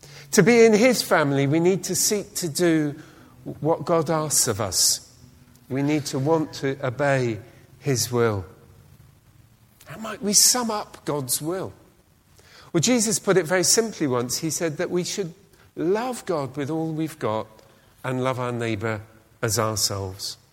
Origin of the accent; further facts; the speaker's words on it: United Kingdom; And I'm a Brit.